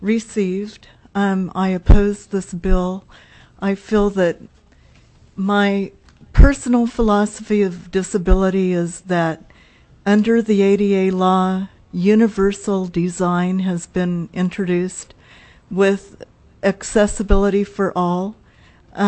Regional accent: Juneau, Alaska, United States; And I'm from Juneau, Alaska.

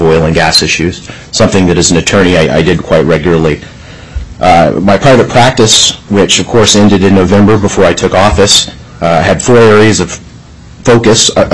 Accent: Fairbanks, Alaska, United States; also born or lived in Georgia; I'm a lifelong Alaskan. I grew up in Fairbanks. My family moved there when I was two from Georgia.

